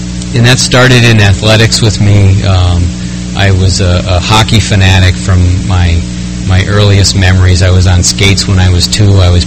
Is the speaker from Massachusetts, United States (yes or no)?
yes; Westfield, Massachusetts, United States; I was born and raised in Westfield, Massachusetts, and a proud member of the Holyoke Group, which meets on Thursdays and Sundays.